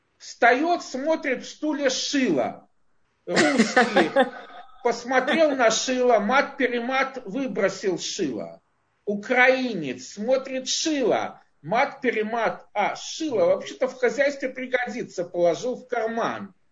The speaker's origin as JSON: {"language": "Russian", "town": "Mogilev", "region": "Mogilev Region", "country": "Belarus", "said": "Я из Могилева."}